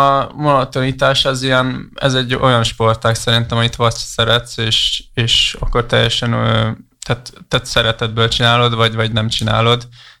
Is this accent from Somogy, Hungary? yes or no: yes; Siófok, Somogy, Hungary; én is siófoki vagyok